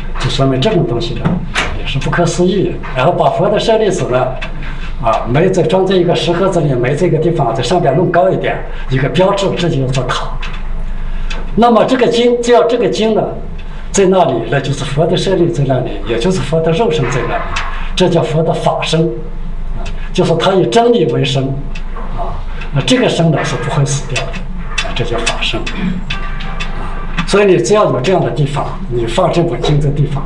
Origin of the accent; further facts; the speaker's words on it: China; 这个我们中国人修的塔跟印度不大一样啊